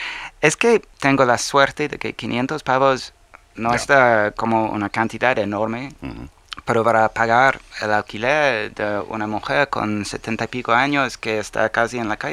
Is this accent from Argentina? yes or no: no; Spain; Soy español, tío.